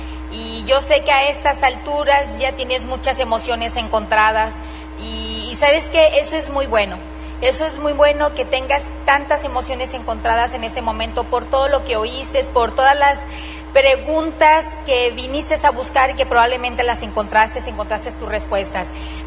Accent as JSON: {"language": "Spanish", "town": "Ciudad Obregón", "region": "Sonora", "country": "Mexico", "said": "donde la matriz estaba en Ciudad Obregón, de donde somos nosotros, de Sonora."}